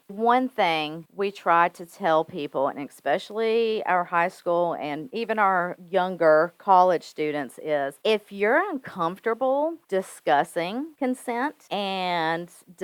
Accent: the South, United States; I grew up in the South. It's a very Southern thing to hug everyone.

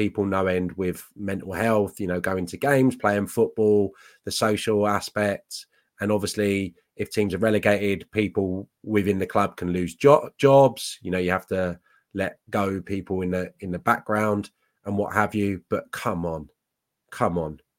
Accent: Barnes, London, United Kingdom; Well, I'm from Barnes, which is just over the bridge, south of the river from Hammersmith.

